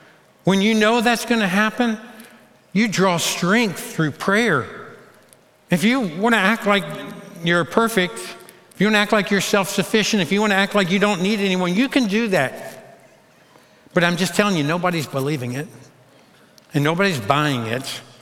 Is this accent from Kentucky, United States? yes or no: yes; Kentucky, United States; I'm like, "Hey, we're from Kentucky, we can clap."